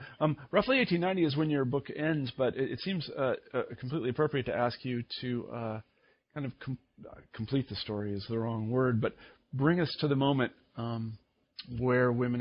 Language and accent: English; Midwest, United States; And I, you know, again, I'm from the Midwest, and not exactly progressive views